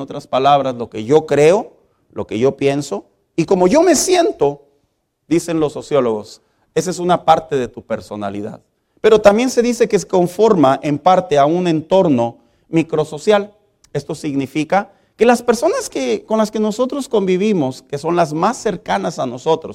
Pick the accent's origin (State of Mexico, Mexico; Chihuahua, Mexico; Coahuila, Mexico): Chihuahua, Mexico; accent: norteño; A los que somos del estado de Chihuahua, ¿cómo nos dicen? Nos dicen norteños. Y nos dicen que nosotros pronunciamos mucho ¿cuál? La leche, la che.